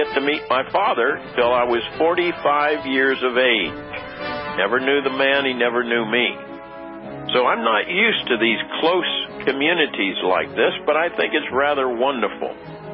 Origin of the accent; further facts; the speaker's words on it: Washington, District of Columbia, United States; born there; when I was born in Washington, D.C., I was born 2 months before